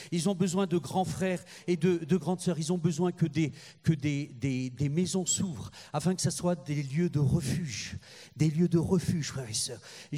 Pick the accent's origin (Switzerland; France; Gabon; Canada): France; Moi, en tant que Français, j'aurais dit, ange, est-ce que tu peux t'arrêter 5 minutes?